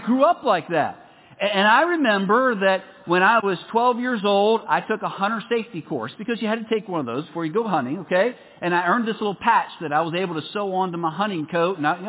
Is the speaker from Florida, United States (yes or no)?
no; Pennsylvania, United States; I grew up in Pennsylvania.